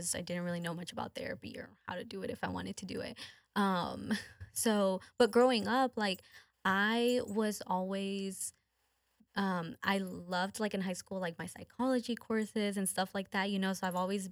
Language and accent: English; Houston, Texas, United States; born there; Yes. And I was born here in Houston, so very different cultures. I identify more, so I definitely identify with both, but we're just a lot closer to like the Mexican side of my family.